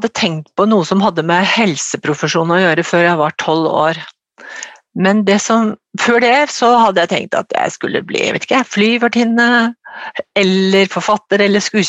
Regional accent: Ås, Akershus, Norway; Jeg kommer fra Ås, nede I Akershus

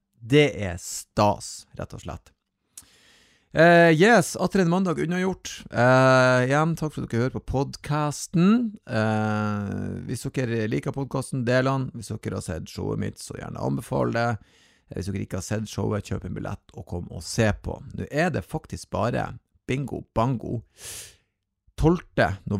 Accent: Northern Norway, Norway; Selvfølgelig, jeg er jo nordlending.

